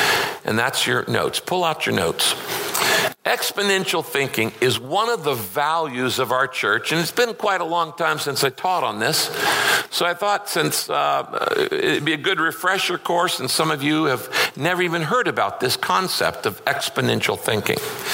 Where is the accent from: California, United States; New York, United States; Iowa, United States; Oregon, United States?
California, United States; I grew up in Northern California. In our backyard, we had a little tiny lake.